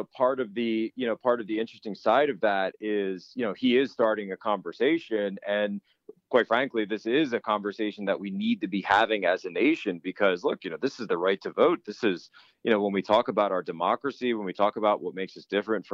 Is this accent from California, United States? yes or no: no; Pennsylvania, United States; Now, other states, my home state of Pennsylvania held their primary.